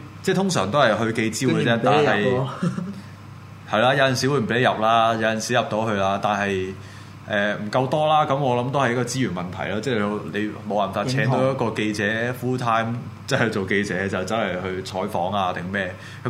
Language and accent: Cantonese; Hong Kong; 我作為一個香港人，呢個乜水咧？